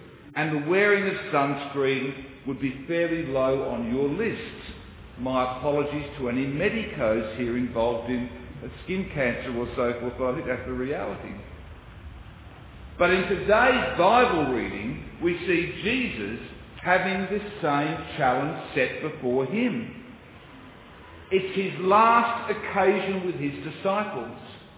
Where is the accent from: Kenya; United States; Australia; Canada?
Australia; As an Australian, I know all about the importance of what we in Australia call slip, slop, slap.